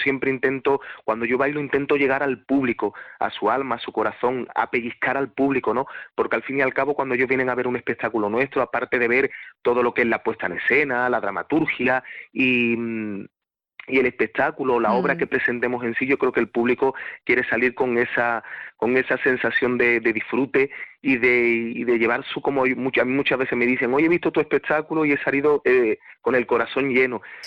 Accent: Granada, Andalusia, Spain; intento que Granada esté presente y, por supuesto, el barrio del Sacromonte, porque fue donde yo nací, donde di mis primeros pasos

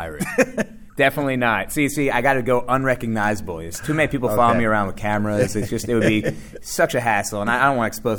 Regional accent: New York City, New York, United States; That's where I'm from. Yeah, I grew up in New York

